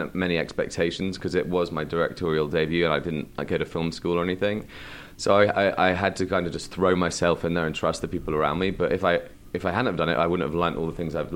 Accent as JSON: {"language": "English", "region": "South West England", "country": "United Kingdom", "tie": "born or raised there", "said": "my parents still live in a very small town, in fact, where I grew up in Devon, in an old barn, converted barn."}